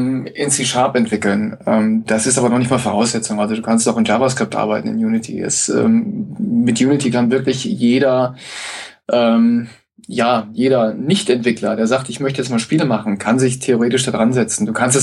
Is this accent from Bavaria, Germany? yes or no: no; Cologne, North Rhine-Westphalia, Germany; born there; hat mich auch gefreut, als gebürtigen Kölner.